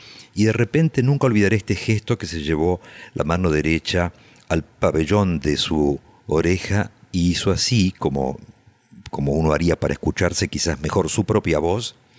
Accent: Buenos Aires, Argentina; En Buenos Aires, en el sanatorio Anchorena.

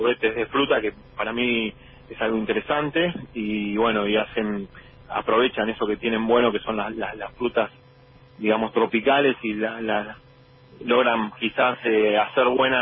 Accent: Argentina; como en Argentina también, gracias a Dios, tenemos muy, muy buena materia prima.

